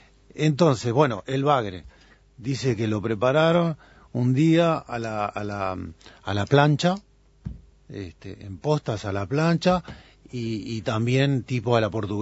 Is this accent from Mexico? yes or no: no; Melo, Cerro Largo, Uruguay; El Melo, mi ciudad natal